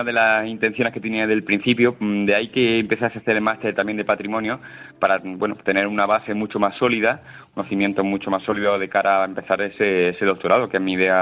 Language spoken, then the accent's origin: Spanish; Úbeda, Andalusia, Spain; yo soy de Úbeda, soy natal de Úbeda